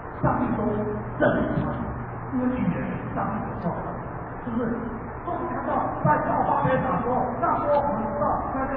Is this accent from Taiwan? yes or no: yes; Taiwan; 你会感受到我们台湾人中文的台语